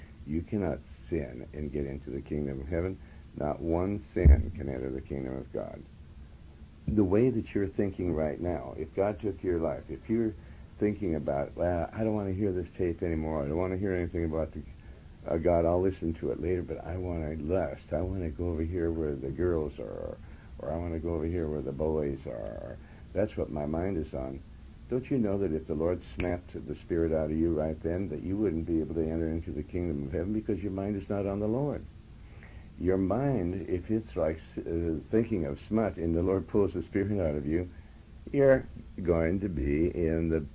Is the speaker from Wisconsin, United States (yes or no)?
no; Montana, United States; now in California, United States; because I was from Montana. I came here to California.